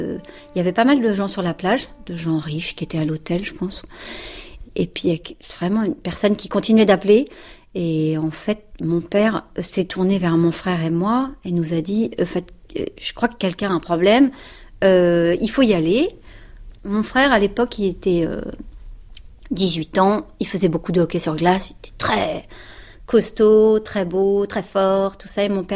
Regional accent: Paris, Île-de-France, France; born there; j'ai 49 ans, je suis née à Paris dans le 13e. On habitait dans le 9e

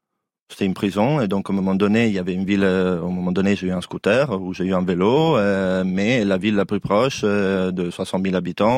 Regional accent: Southern Italy, Italy; also born or lived in Berlin; parce qu'on disait, tu viens d'où? Bah, du sud de l'Italie.

